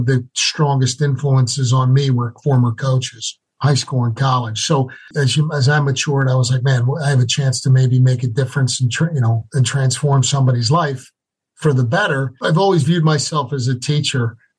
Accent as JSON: {"language": "English", "town": "Abington", "region": "Pennsylvania", "country": "United States", "said": "Temple was an easy job for me because I was from Abington, PA."}